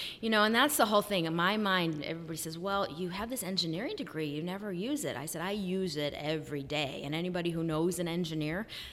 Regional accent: Merrillville, Indiana, United States; I grew up in Merrillville, Indiana. I went to Merrillville High School.

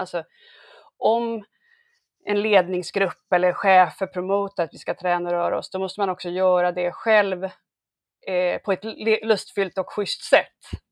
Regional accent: Stockholm, Stockholm County, Sweden; där har vi som stockholmare... en fördel

